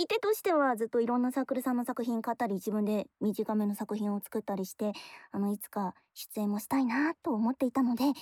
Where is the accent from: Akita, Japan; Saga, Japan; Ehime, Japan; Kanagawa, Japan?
Kanagawa, Japan; 私はですね、神奈川のめっちゃ海沿いで生まれた後にめっちゃ山奥のど田舎で育てられまして、そこ電車もコンビニもなくて、リアルモノベノの世界みたいなところだったんですよ。